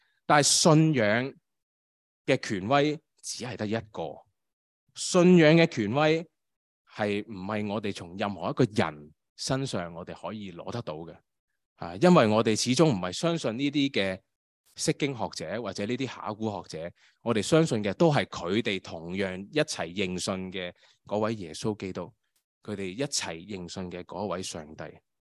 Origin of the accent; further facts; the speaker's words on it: Hong Kong; moved away; 因为我自己由香港嚟到呢度啦。